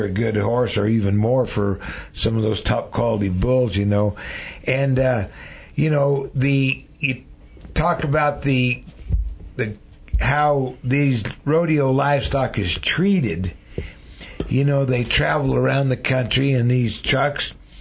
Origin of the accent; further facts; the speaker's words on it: Prescott, Arizona, United States; And I was raised here in Prescott, Arizona, born and raised here, and I used to go to the rodeo with my godmother and my mom and dad and everybody.